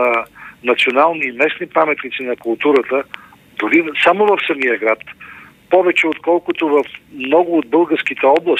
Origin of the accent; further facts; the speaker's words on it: Vidin, Vidin Province, Bulgaria; now in Sofia, Bulgaria; тъй като водех листата и във Видин, там нямаме избран народен представител и тъй като съм родом от там